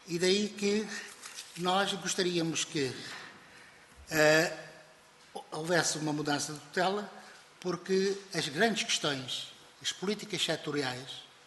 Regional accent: Portugal; nós somos portugueses, nós estamos cá, sentimos como portugueses, queremos participar na vida ativa em Portugal

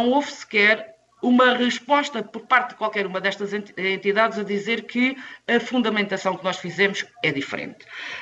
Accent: Algarve, Portugal; somos algarvios

